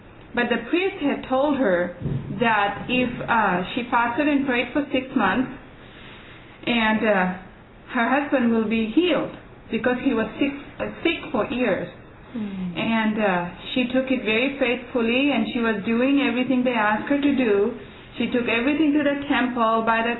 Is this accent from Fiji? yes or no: yes; Fiji; Actually, I was born and raised in Fiji Island.